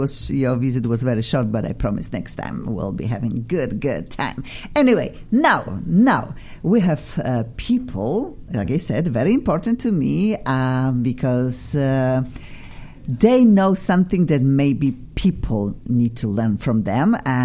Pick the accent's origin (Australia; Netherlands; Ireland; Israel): Australia; now in United States; I'm originally from Australia. And now I'm in America.